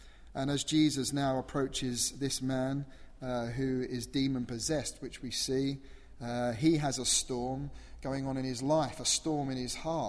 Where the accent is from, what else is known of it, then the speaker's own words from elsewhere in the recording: Croydon, London, United Kingdom; I'm from Croydon in South London.